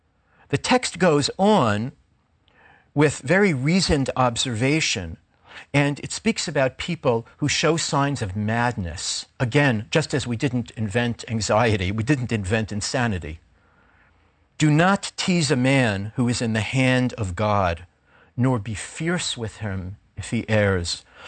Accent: New York, United States; Somehow, as a New Yorker, I think of New York officials and the New York police.

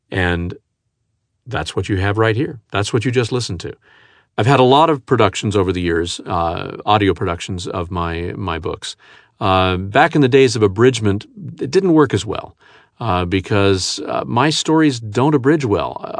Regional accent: United States; And I accept that. I'm an American.

